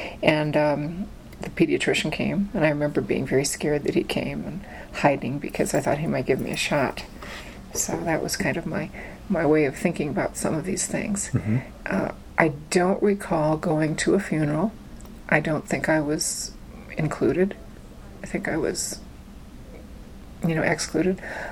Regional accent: Indiana, United States; born there; also born or lived in Detroit; so I was born in Indiana. Where he was going to school, and he was teaching at Notre Dame as well. And then we moved to Detroit and lived there for a few years

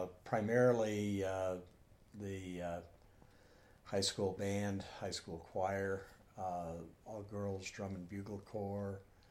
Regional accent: Phoenix, Arizona, United States; born there; I was born in Phoenix.

